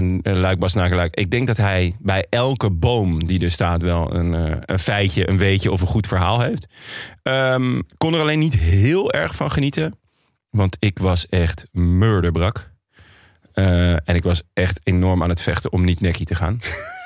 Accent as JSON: {"language": "Dutch", "country": "Netherlands", "said": "wij wilden gewoon even een broodje eten als echte Hollanders."}